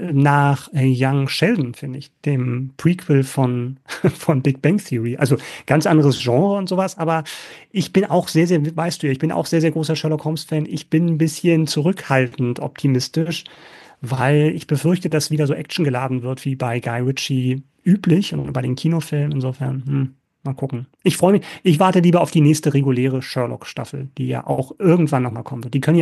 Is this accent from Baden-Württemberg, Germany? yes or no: no; Berlin, Germany; Halte ich fest, ich komme aus Berlin, ursprünglich.